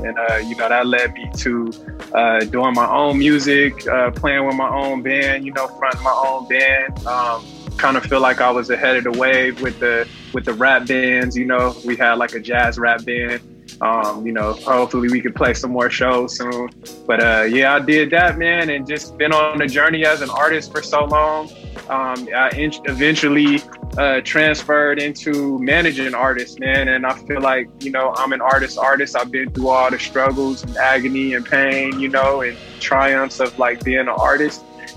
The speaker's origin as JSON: {"language": "English", "town": "Los Angeles", "region": "California", "country": "United States", "tie": "born or raised there", "said": "You know, I'm born in Los Angeles, California, man. Born and raised in Leimert Park. You know, came up in a very pro-black environment."}